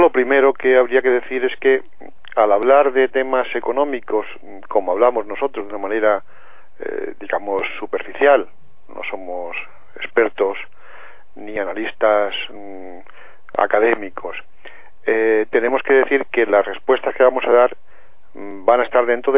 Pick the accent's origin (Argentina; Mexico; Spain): Spain; El ataque a una economía relativamente grande, como la española, somos el octavo, el noveno país industrial del mundo